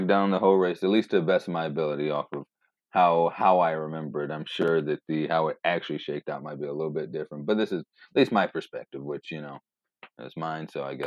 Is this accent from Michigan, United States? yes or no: yes; Three Rivers, Michigan, United States; yeah, I grew up in Three Rivers, Michigan.